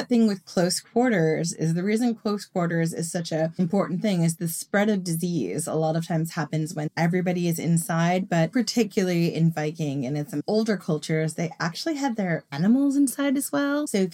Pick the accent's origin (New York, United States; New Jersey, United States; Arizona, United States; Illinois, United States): New York, United States; I grew up on Long Island. I grew up sort of coastal, and we would get these raging storms that would just attack in the winter